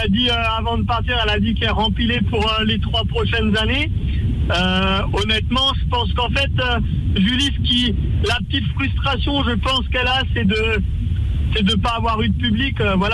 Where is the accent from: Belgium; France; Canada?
France; quand les jeux sont chez nous en France et qu'on a un athlète de haut niveau, on n'a qu'une envie, c'est de le vivre.